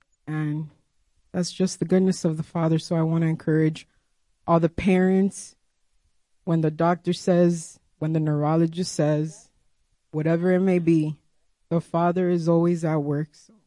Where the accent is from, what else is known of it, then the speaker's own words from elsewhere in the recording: Miami, Florida, United States; This is my son, Zedek, 6.5 years old. We're from Miami.